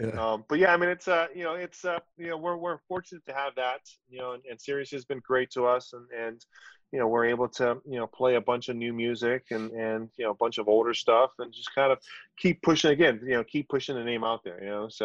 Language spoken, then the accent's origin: English; Hawaii, United States; also born or lived in Guam; I grew up in Hawaii, so I was like used to the humidity